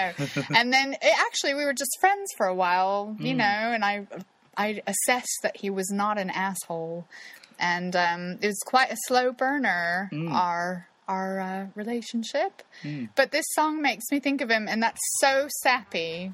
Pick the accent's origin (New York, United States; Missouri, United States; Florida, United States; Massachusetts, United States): Missouri, United States; Kansas City; Oh my God, I'm from Kansas City.